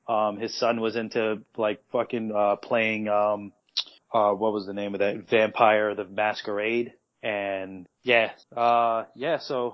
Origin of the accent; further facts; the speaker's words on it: Harlem, New York, United States; Back in good old 1994, I'm from Harlem, so back then we had a lot of legal numbers.